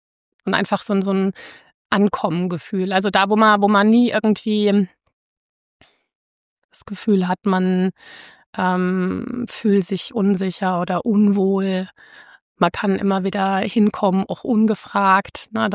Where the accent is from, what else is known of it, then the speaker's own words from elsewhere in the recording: Odenwald, Germany; also born or lived in Heidelberg; ich komme ganz ursprünglich, also geboren in Heidelberg. Also ich habe auch quasi mein Herz in Heidelberg verloren. Bin die ersten 6 Jahre in Neckarstein auch aufgewachsen mit meiner Familie. Und dann haben sich meine Eltern getrennt und wir sind mit meiner Mutter in den Odenwald gezogen.